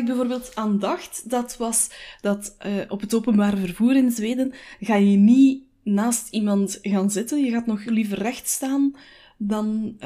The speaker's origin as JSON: {"language": "Dutch", "country": "Belgium", "said": "En ik denk dat wij als Belgen dat ook eerder hebben."}